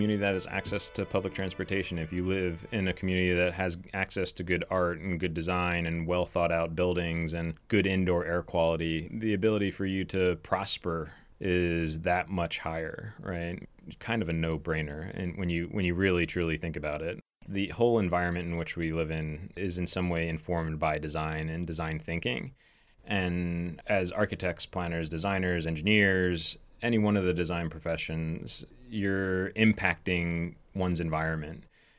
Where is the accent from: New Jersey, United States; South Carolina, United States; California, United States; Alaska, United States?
New Jersey, United States; Point Pleasant; also born or lived in Montana; I grew up in Point Pleasant, New Jersey, a shore town along the coast of New Jersey. My mom is from Montana, southeastern Montana, from the Northern Cheyenne Reservation, and I grew up kind of between the two places